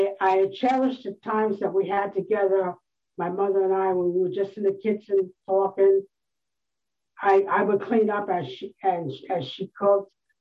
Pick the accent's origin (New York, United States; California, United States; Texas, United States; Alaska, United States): New York, United States; I'm originally from New York. I was brought up in a foster home. There were six of us, and I was the youngest of six.